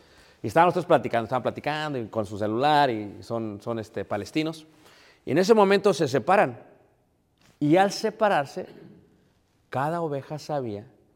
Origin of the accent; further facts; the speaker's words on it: Mexico City, Mexico; now in Michigan, United States; Y como jóvenes, yo soy de Ciudad de México, queríamos vivir en ciertos barrios